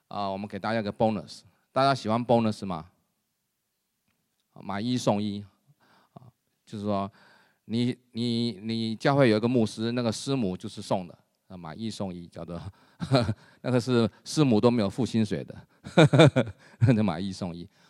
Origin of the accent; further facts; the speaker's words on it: Guangdong, China; 你的普通话比我的广东话好太多了，虽然我是广东人。